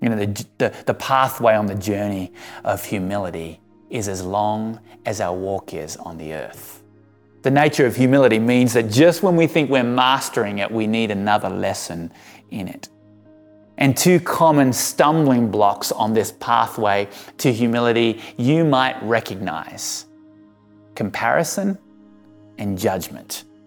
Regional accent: Hobart, Tasmania, Australia; also born or lived in Sydney; I've been a part of three churches in my 40 plus years, the church I grew up in Hobart, Tasmania

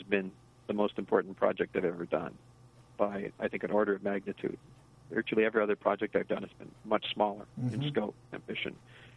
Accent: British Columbia, Canada; moved away as an adult; now in United States; But I was from Canada. I was from the University of British Columbia. Mm-hmm. So I moved down to the United States for graduate school in 1976.

